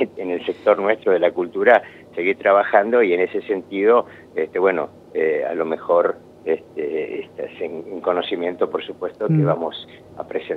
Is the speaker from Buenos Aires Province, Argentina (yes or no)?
yes; Bernal, Buenos Aires Province, Argentina; also born or lived in Quilmes / Avellaneda; soy de la zona, soy oriundo de Bernal y Quilmes, de modo que toda mi infancia y mi adolescencia transcurrió ahí en Avellaneda